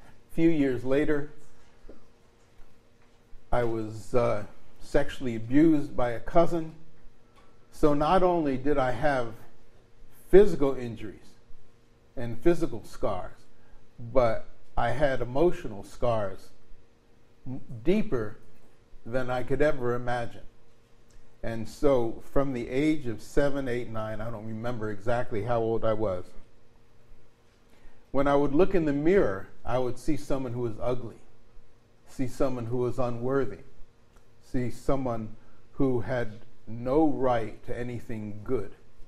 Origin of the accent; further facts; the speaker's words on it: Patterson, United States; I mentioned earlier that I grew up in Patterson